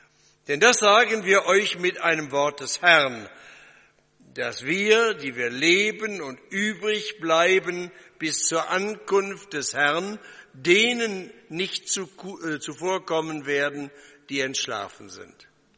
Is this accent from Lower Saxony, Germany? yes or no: no; North Rhine-Westphalia, Germany; ich komme aus dem Ruhrgebiet, da kennt man kein Deutsch.